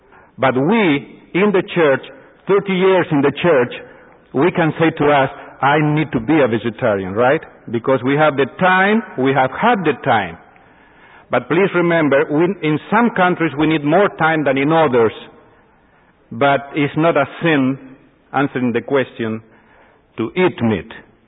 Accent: Argentina; also born or lived in Uruguay; I came from the beefsteak country. I am born in Uruguay. I grew up in Argentina.

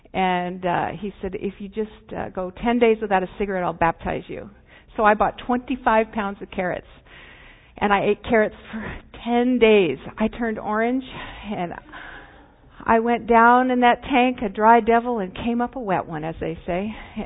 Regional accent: Riverside, California, United States; I grew up in Riverside.

